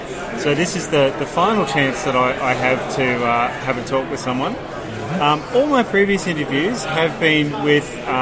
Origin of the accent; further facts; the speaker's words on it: Brisbane, Queensland, Australia; I come from Brisbane, so...